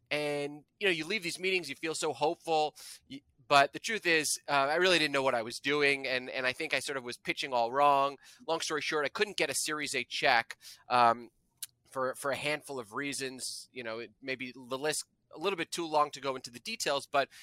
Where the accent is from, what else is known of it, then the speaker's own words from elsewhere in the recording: New York City, New York, United States; I grew up in New York City.